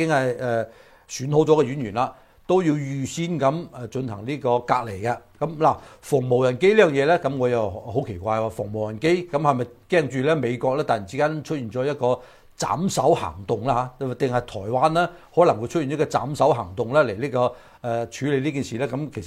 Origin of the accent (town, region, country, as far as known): Hong Kong